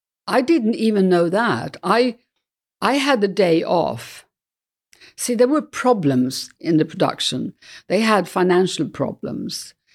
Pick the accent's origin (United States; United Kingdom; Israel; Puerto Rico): United Kingdom; Scotland; accent: Scottish; I did do my own Scottish accent at one point